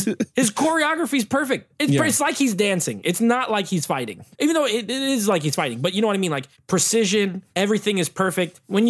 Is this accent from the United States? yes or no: yes; Bronx, New York, United States; born there; Now, Alex, I was born in the Bronx way back in the late 80s, so this is a hometown movie for me.